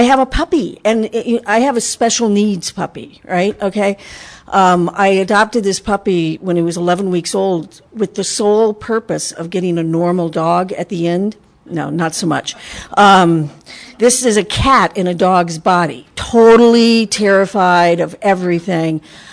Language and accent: English; Atchison, Kansas, United States; But I grew up in Kansas, a little town called Atchison, Kansas, about 10,000 people, and my family was I like to call it eccentric.